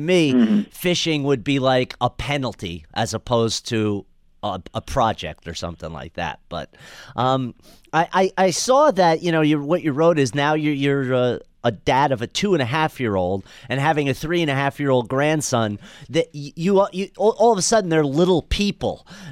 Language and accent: English; Midwest, United States; So today's article, as a Midwesterner